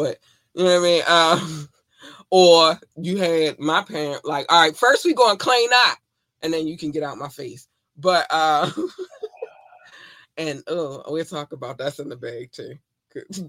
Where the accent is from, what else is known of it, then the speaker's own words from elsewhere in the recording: North Carolina, United States; And I told y'all I'm from North Carolina, so it wasn't much.